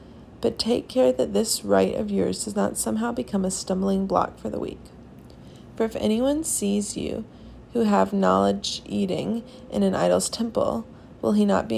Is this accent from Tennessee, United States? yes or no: no; Winston-Salem, North Carolina, United States; I'm a junior from Winston-Salem, North Carolina